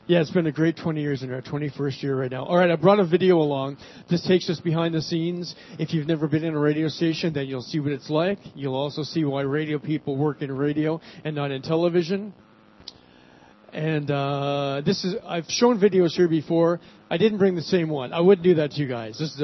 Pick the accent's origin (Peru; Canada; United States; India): Canada; Toronto, Ontario; I'm originally from Toronto.